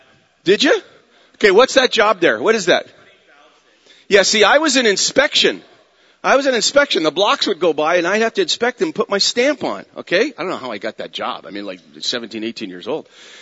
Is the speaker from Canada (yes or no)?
yes; Windsor, Ontario, Canada; Okay, so we're both from Windsor